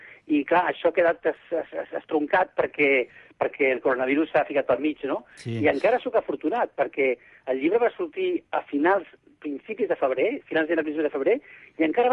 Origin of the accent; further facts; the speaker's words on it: Barcelona, Catalonia, Spain; Jo soc barceloní